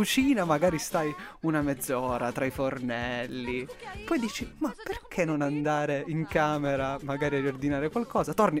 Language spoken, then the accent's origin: Italian; Southern Italy, Italy; accent: southern Italian; Ripristino il mio accento meridionale.